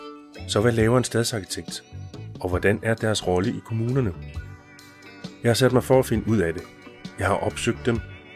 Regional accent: Aarhus, Central Denmark Region, Denmark; moved away; Jeg er selv gammel aarhusianer, og synes, det var en fantastisk by at bo i, og også være ung

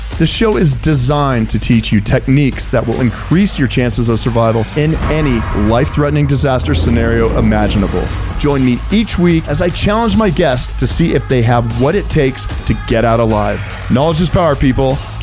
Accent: Boulder, Colorado, United States; I grew up in Boulder, spent all my time outdoors doing that sort of thing.

